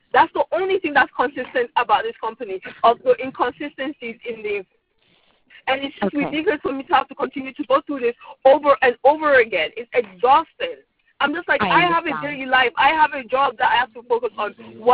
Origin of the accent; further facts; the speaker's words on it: Sierra Leone; English is a second language; I'm from Sierra Leone, West Africa.